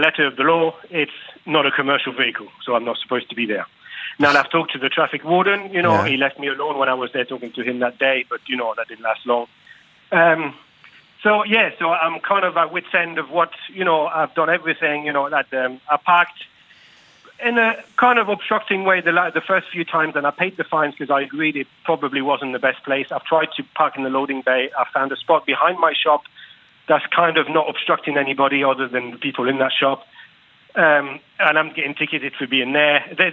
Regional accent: England, United Kingdom; also born or lived in France; now in Galway, Ireland; I was born in France. I grew up in England, and I've been here 15 years or so.

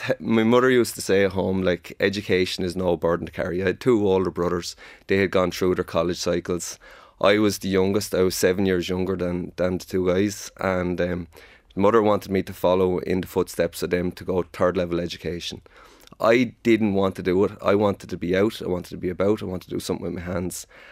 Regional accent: Arklow, Leinster, Ireland; So, grew up on the Beach Road in Arklow in County Wicklow.

